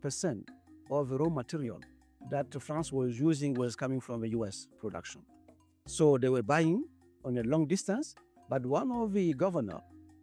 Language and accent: English; Mali; English is a second language; I'm from Mali.